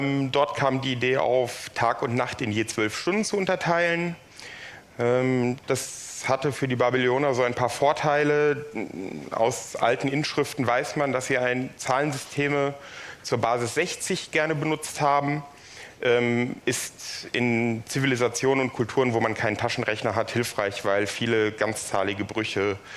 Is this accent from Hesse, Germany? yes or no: yes; Frankfurt, Hesse, Germany; Schwerpunktmäßig aber bin ich aus Frankfurt, da wohne ich und so. Ist meine Heimat.